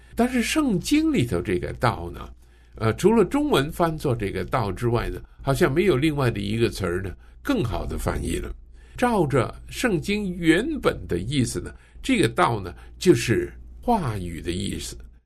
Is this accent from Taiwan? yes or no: no; China; 因为我们是中国人